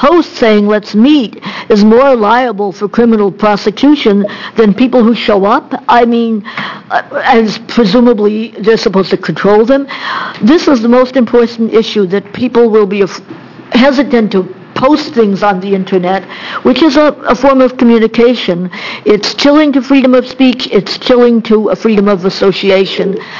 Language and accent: English; Corvallis, Oregon, United States; I'm also from Corvallis